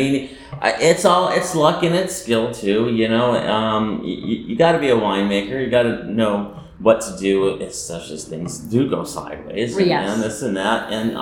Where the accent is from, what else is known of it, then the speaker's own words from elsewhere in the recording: Santa Maria, California, United States; now in Paso Robles, United States; I'm from Santa Maria, so it wasn't that far. But it is a world of difference. Moved here.